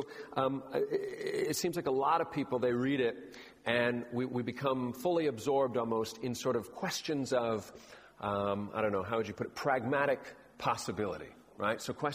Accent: Los Angeles, California, United States; my hometown newspaper, the Los Angeles Times, had a big story.

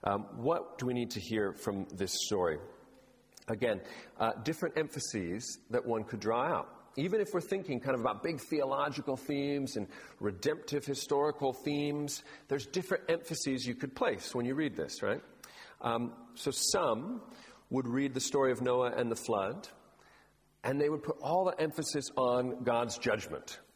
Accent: Los Angeles, California, United States; my hometown newspaper, the Los Angeles Times, had a big story.

